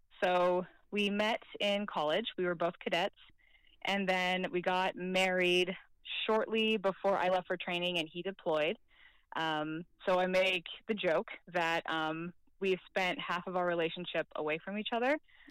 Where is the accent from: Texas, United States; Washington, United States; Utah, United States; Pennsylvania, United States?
Utah, United States; So I'm from Utah, born and raised, and I'm currently in Utah.